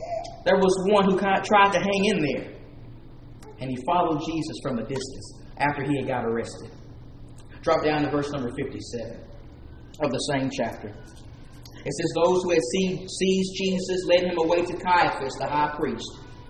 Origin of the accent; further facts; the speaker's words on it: Texas, United States; accent: Texan; You can tell I'm from Texas. That can happen sometimes when you're from deep south.